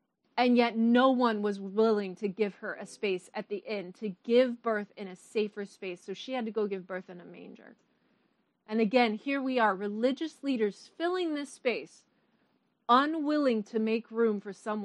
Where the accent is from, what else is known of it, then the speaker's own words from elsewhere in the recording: Chicago, Illinois, United States; I say when I'm in Chicago, I'm at home, Chicago being my hometown.